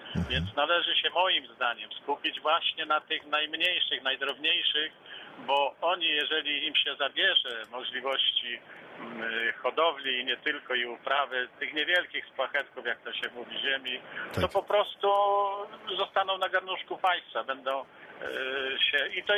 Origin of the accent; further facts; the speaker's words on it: Nowa Sól, Lubusz Voivodeship, Poland; ponieważ jestem z Nowej Soli.